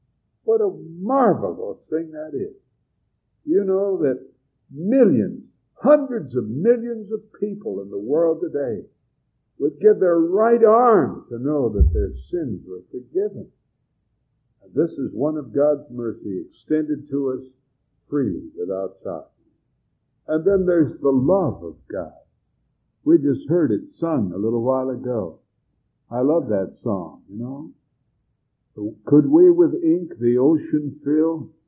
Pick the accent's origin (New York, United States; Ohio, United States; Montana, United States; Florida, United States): Montana, United States; moved away as an adult; now in Chicago, United States; 45 years ago, I landed in the city of Chicago from my home state of Montana.